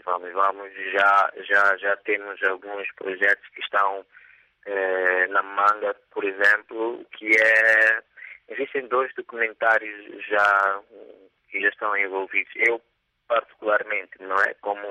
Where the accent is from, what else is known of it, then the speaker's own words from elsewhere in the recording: Mozambique; nós, como moçambicanos